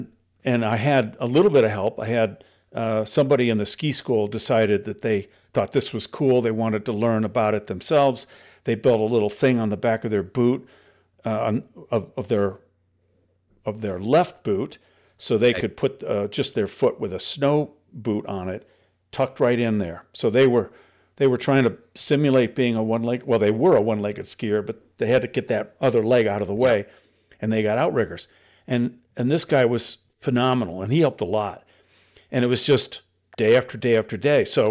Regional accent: Detroit, Michigan, United States; I grew up in the Detroit area, so, you know, cold winters, and we skated.

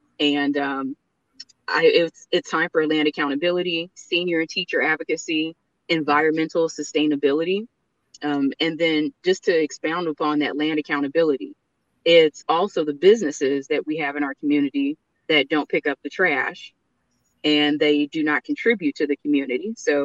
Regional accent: Muskegon Heights, Michigan, United States; And I grew up in Muskegon Heights and right there on Peck and then Reardon.

